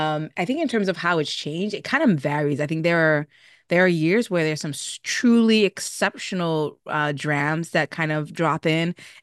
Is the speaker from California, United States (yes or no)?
no; New York City, New York, United States; I'm from New York City, Queens specifically, and I'm very obnoxious as every Queens person is about it.